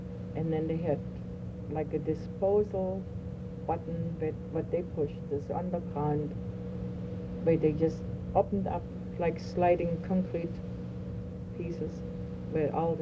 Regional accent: Dessau, Saxony-Anhalt, Germany; "How come I have an accent where I'm from Germany?" And I said, "Yeah," and he wanted to know the town. I said, "From Dessau.

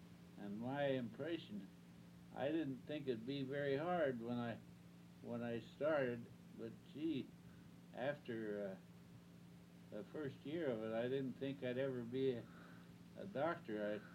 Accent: Pennsylvania, United States; now in Youngstown, United States; because I was originally from Pennsylvania, and that's where I had hoped to go back and practice.

